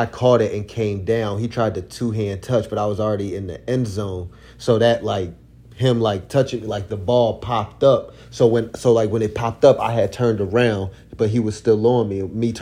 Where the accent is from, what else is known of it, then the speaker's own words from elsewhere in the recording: Philadelphia, Pennsylvania, United States; Because we're from Philly. So, that's how we show our love.